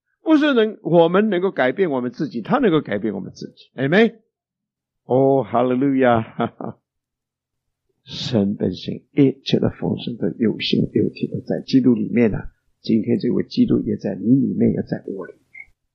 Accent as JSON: {"language": "Chinese", "country": "China", "said": "我们中国人呢，几千年来的文化，几千年来的那个迷信啊"}